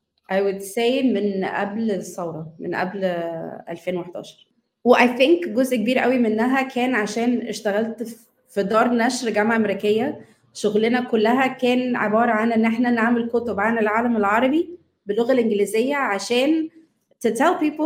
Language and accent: Arabic; Egypt; انا مفهومي عن what it means ان انا اكون مصريه وعربيه اتغيرت كتير قوي في ال 15 سنه اللي فاتوا او ال 20 سنه اللي فاتوا.